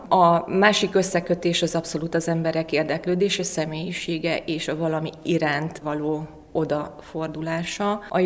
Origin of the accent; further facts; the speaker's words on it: Tiszaújváros, Borsod-Abaúj-Zemplén, Hungary; Tiszaújvárosból jöttem, ott lakom születésem óta.